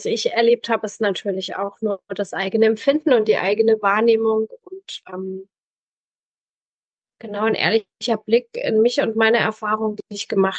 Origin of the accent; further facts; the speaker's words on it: Southern Germany, Germany; Ich bin aus dem Süden von Deutschland. Da bin ich auch groß geworden. Ich bin 40 Jahre alt